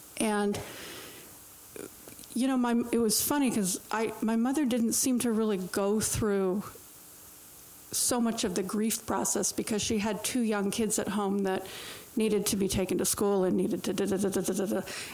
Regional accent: Brockport, New York, United States; I'm from Brockport, New York, because you are the only one who is going to know where that is in upstate New York.

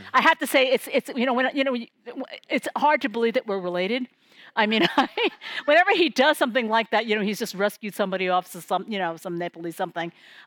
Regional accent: United States; born there; first language English; I was born in America, and English is my first language, and I will say, unfortunately, my only language. I speak a little Chinese.

